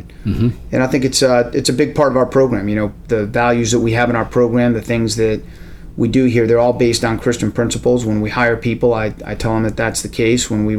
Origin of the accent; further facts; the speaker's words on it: Florida, United States; And, so even though I grew up in Florida, I consider myself a Midwesterner who somehow ended up on the East Coast.